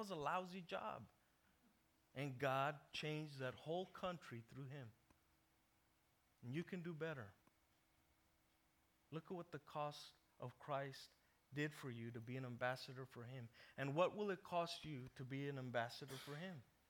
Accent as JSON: {"language": "English", "town": "El Paso", "region": "Texas", "country": "United States", "said": "You know, I come from El Paso, and there's Mexican restaurants every other corner."}